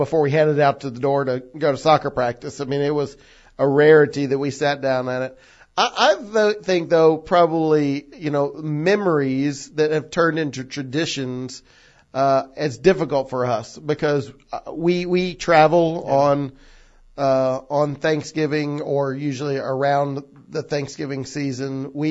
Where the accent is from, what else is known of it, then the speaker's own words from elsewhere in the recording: Farragut, Tennessee, United States; I grew up in Farragut.